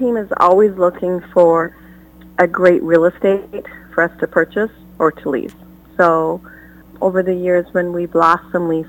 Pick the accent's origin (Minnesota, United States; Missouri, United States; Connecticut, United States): Minnesota, United States; Alexandria; Well, the exciting part, you know, I grew up in Alexandria, Minnesota, and I had graduated from high school and just entering college